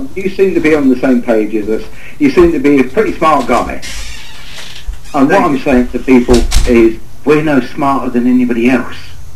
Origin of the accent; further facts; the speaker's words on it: England, United Kingdom; I'm English